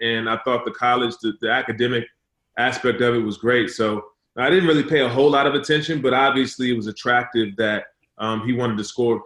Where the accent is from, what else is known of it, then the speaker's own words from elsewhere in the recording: Washington, District of Columbia, United States; So I grew up, obviously, in D.C. I grew up right in Maryland's backyard, and I just grew up watching the ACC.